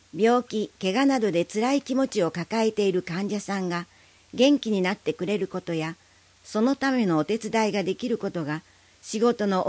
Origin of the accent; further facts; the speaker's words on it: Yawatahama, Ehime, Japan; 生まれ育った八幡浜の役に立てると思い、志望しました。